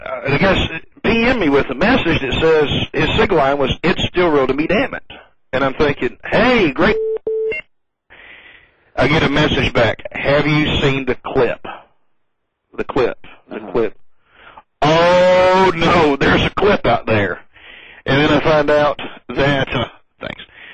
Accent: the South, United States; accent: southern; And, of course, my southern accent is, thanks for what needed to be said.

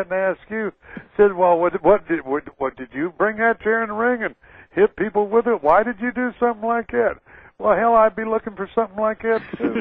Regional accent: Texas, United States; I tend to exaggerate. Well, damn, I'm from Texas.

